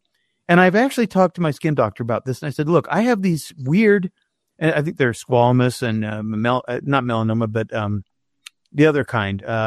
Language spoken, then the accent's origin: English; Houston, Texas, United States; born there; I was born in Houston, Texas. We had a pool in our backyard.